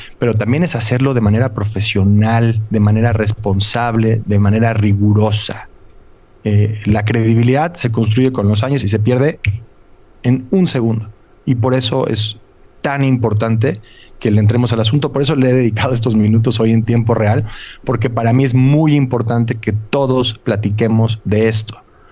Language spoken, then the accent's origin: Spanish; Mexico; yo soy un reportero mexicano.